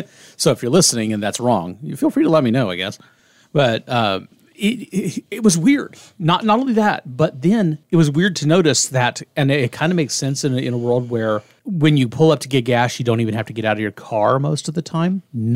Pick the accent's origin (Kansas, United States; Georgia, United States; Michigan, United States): Kansas, United States; And I have always, growing up in Kansas, guys, if you're listening to this, convenience stores and gas stations are the same thing here.